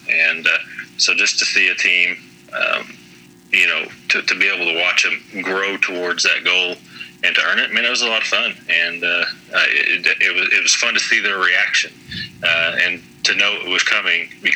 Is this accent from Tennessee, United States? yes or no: no; Oklahoma, United States; also born or lived in Alabama, United States; I graduated high school in Alabama, although I grew up in Oklahoma.